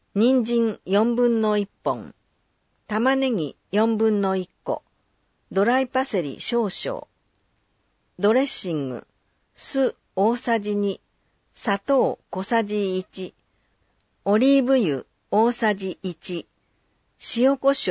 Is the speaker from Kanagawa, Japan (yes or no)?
yes; Hayama, Kanagawa, Japan; 生まれ育ち、そして36年の間、町職員として私を育ててくれた葉山町の発展のため